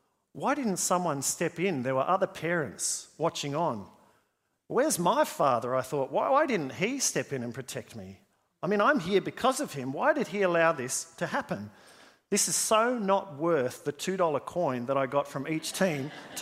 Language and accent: English; Canberra, Australian Capital Territory, Australia; And so growing up in Canberra, my dad was heavily involved in our local junior soccer club.